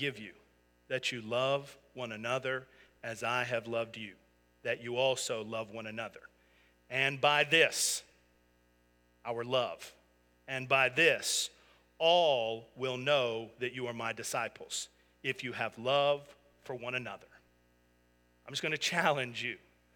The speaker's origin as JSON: {"language": "English", "region": "Florida", "country": "United States", "tie": "born or raised there", "said": "I mean, I grew up in Florida."}